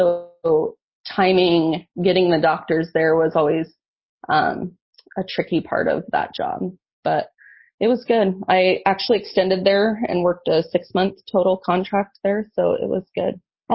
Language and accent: English; Craig, Colorado, United States; I took an assignment actually in the town I grew up in Craig. And I was staffed there for a year.